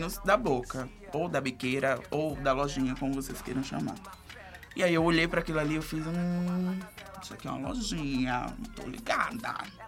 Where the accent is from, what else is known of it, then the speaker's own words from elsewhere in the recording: Maceió, Alagoas, Brazil; Eu sempre fui uma figura, assim, durante a minha infância e adolescência ali. Eu venho da periferia de Maceió